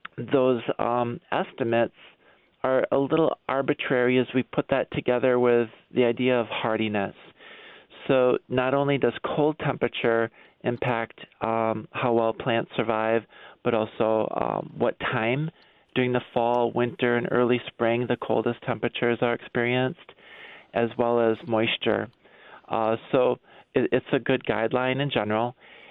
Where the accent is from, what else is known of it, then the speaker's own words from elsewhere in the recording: Milwaukee, Wisconsin, United States; When I was a kid growing up in the Milwaukee area